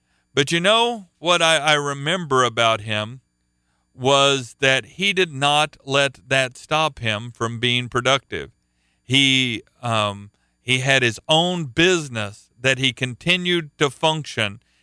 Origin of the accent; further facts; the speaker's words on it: Oklahoma, United States; I was from Oklahoma and it's a landlocked state.